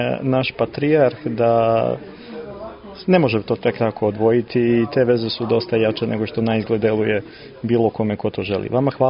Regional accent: Kosovo; also born or lived in Central Serbia; now in Montenegro; ja sam rođen u centralnoj Srbiji, odrastao na Kosmetu, posljednjih skoro 20 godina živim u Crnoj Gori, a poreklom sam iz Crne Gore.

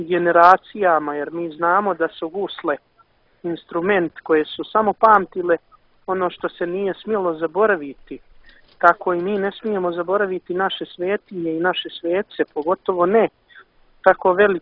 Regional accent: Montenegro; Pjevanjem uz gusle se bavim od svoje 10. godine, to je kod nas u Crnoj Gori tradicija.

